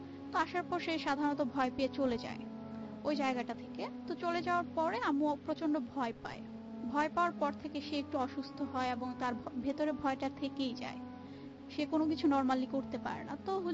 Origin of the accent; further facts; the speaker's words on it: Narayanganj, Dhaka Division, Bangladesh; now in Dhaka, Bangladesh; আমার home town হচ্ছে Narayanganj and বর্তমানে আমি ঢাকা মোহাম্মদপুরে বসবাস